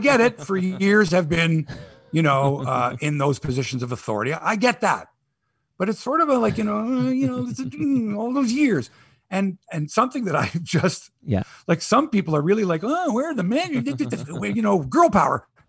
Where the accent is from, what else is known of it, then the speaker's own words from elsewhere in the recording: Canada; believe me if I tell you, folks, I'm Canadian.